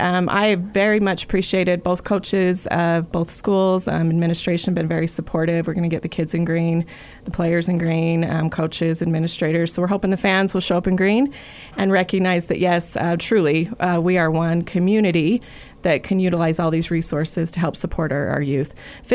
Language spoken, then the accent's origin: English; Utah, United States; Growing up in Emory County myself